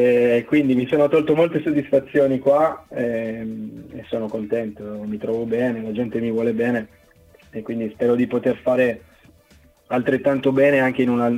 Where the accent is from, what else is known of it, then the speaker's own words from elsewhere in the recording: Turin, Piedmont, Italy; now in Frosinone, Italy; La mia casa è sempre Torino, certo. Anche se ormai ho vissuto metà della mia vita fuori da Torino, ecco. Però quando torno a casa ho un forte senso di appartenenza, le radici sono quelle.